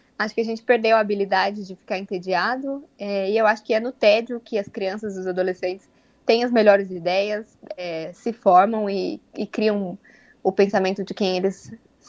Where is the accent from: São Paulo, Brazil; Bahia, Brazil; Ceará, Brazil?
São Paulo, Brazil; Hoje eu falo de São Paulo, eu sou nascida e criada em São Paulo e eu estou aqui visitando minha família de férias por um tempo